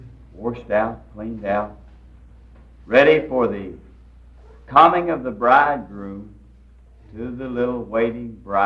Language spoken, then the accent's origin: English; the South, United States; Even though I am a Southerner, I don't know any place I'd rather be than to be in the East